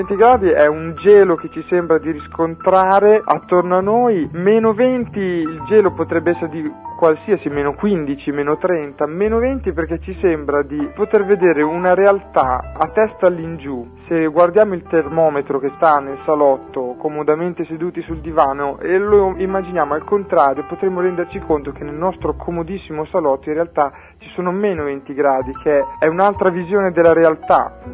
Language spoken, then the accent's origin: Italian; Emilia-Romagna, Italy; io sono romagnolo